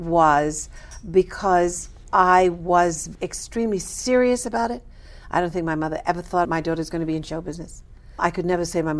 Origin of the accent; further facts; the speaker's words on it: Manhattan, New York, United States; But growing up in Manhattan is incredible. I know people like to believe that it's not a place to bring up a child. It's not true.